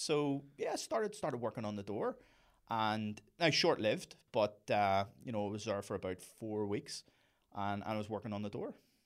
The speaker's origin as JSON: {"language": "English", "country": "Ireland", "lives_now": "London, United Kingdom", "said": "being an Irish fella in London who had worked in the bars"}